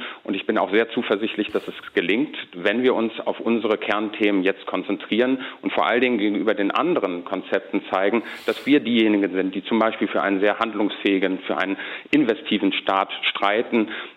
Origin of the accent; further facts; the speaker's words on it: Northern Germany, Germany; Aber wir sind beide Norddeutsche.